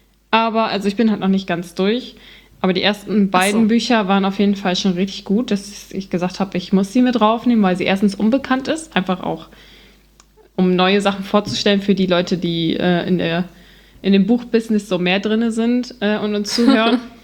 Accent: North Sea coast, Germany; ich komme von ganz oben, Nordseeküste.

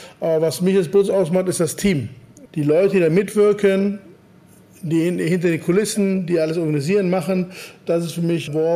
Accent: Cologne, North Rhine-Westphalia, Germany; born there; Also ich bin ja in Köln geboren, liebe Köln und finde die Kölner Mentalität generell sehr gut.

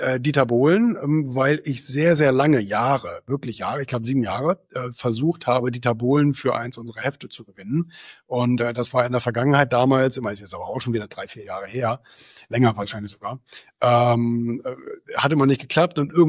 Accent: Bremen, Germany; born there; Also ich bin in Bremen geboren.

